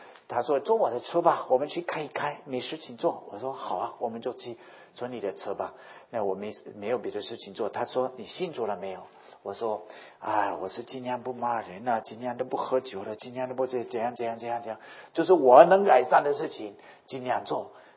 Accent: North Dakota, United States; Chinese is a second language; 美国土生土长的人，我是一个也是一个也很多印第安人住的地方，在 North Dakota 北达科他州土生土长，所以我是北方人

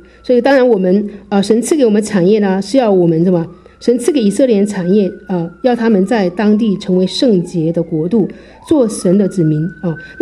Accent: China; moved away as an adult; now in United States; 因为我们中国人都比较勤奋，我们是第一批来美国的 first time immigration 的，我们都是第一批可能是那个移民的

